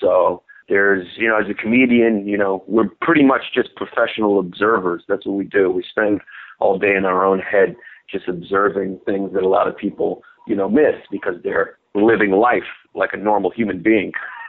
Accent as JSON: {"language": "English", "town": "New York City", "region": "New York", "country": "United States", "tie": "born or raised there", "said": "I grew up in New York City, and you know, I dated a bunch of Puerto Rican girls and grew up around Latin culture in Brooklyn."}